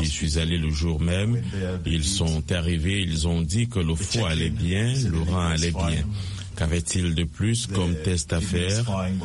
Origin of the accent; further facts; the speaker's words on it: Sierra Leone; Parce que d'où je viens, où je suis né en Sierra Leone, où il n'y a pas un meilleur traitement